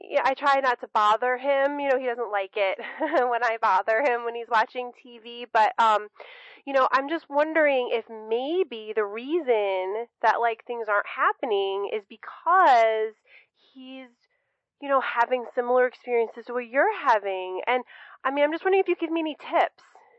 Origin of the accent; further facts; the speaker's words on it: Kansas, United States; I'm from Kansas.